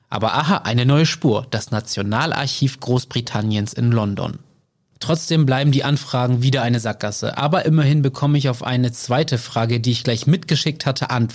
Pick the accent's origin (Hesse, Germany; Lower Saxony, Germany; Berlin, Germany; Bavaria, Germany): Lower Saxony, Germany; Wilhelmshaven; born there; dass es Überreste davon in Wilhelmshaven, meiner Geburtsstadt, gibt.